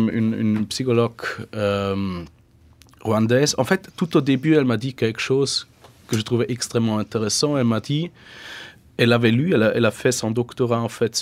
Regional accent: Germany; French is a second language; comme je ne suis pas allemand, mais comme je suis allemand et je vis en Allemagne

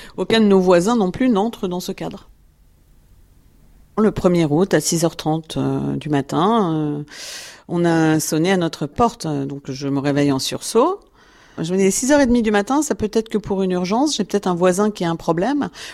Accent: France; Nous sommes des Français comme tous les autres.

